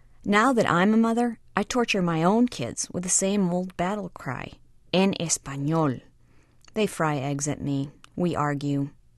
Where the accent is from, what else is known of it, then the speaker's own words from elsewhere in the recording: New Hampshire, United States; Growing up in New Hampshire, I moaned every time my parents stopped me in mid-English to demand en español.